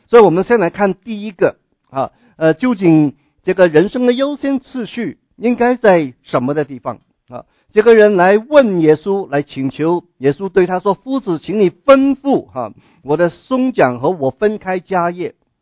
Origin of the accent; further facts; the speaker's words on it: China; 犹太人的文化习惯的里面跟我们中国人有点相似